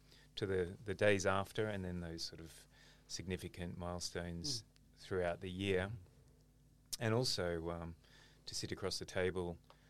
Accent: Gold Coast, Queensland, Australia; also born or lived in Dubai; I'm from the Gold Coast originally, studied at Griffith, but I have been working abroad in Dubai for 18 years and came back a couple of years ago.

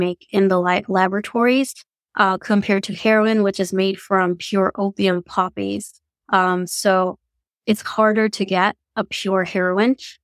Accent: California, United States; but originally I'm actually from California.

